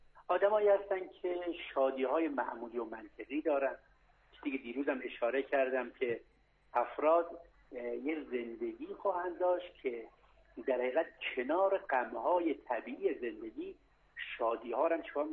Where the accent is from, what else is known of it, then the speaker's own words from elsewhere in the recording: Iran; من به عنوان یک ایرانی